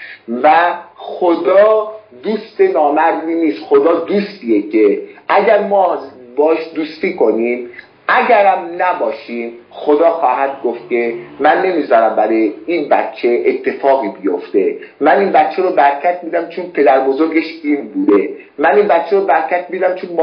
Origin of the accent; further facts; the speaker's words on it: Iran; moved away; بعد از اینکه از ایرانم جدا شدم به کشورهای خطرناکتر از ایران سفر کردم.